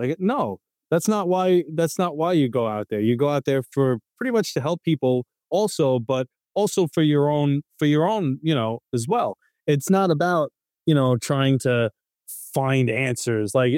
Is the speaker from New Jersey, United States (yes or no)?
no; New York City, New York, United States; listen, I'm from New York City.